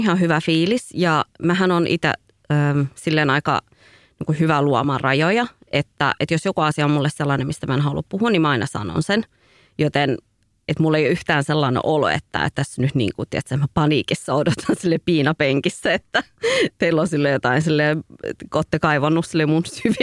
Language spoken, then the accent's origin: Finnish; Northern Ethiopia, Ethiopia; born there; Finnish is a second language; mutta mun vanhemmat on eritrealaisia. Eli periaatteessa mä oon eritrealainen, mutta syntynyt Etiopiassa. Mutta mä oon syntynyt siis siellä Pohjois-Etiopiassa niinku vähän niin kuin siinä rajoilla, eli mun äidinkieli on sama kuin mitä on Eritreassa.